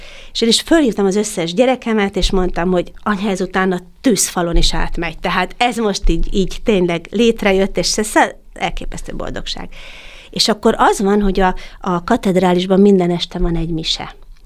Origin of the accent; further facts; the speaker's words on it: Eger, Heves, Hungary; az Egerben volt, ahol én születtem, hát én igazi egri nő vagyok